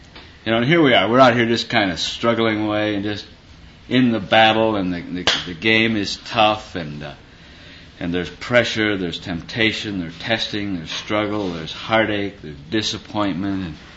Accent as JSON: {"language": "English", "region": "Midwest", "country": "United States", "accent": "Midwestern", "said": "I appreciate your patience with me and my Midwestern accent."}